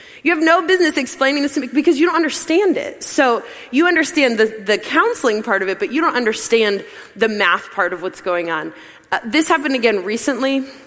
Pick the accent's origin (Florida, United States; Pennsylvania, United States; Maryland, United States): Pennsylvania, United States; So I grew up in Pennsylvania, and we just came to Columbus every once in a while to like visit my grandparents.